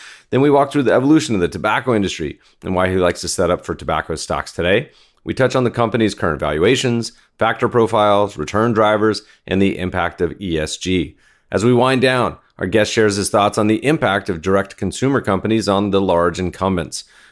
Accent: Winston-Salem, North Carolina, United States; I grew up partially in North Carolina, Vaca Road. My grandfather worked at R.J. Reynolds. I went to R.J. Reynolds High School.

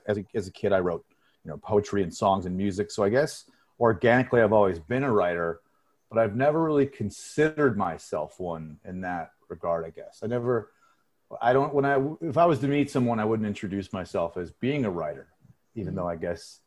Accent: Cleveland, Ohio, United States; I grew up in Cleveland, so we had Gulardi and Big Chuck and Little John and Frank and Drac and the Ghoul and the Son of the Ghoul and Froggy

